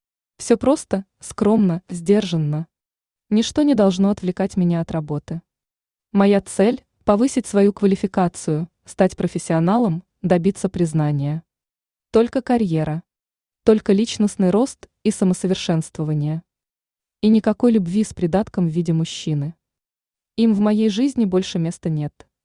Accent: Volgograd, Volgograd Oblast, Russia; мисс университет и даже вице-мисс Волгоград, откуда я родом.

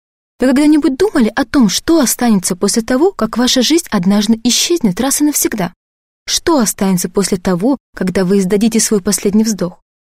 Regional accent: Kamchatka Krai, Russia; born there; Я родилась на Камчатке.

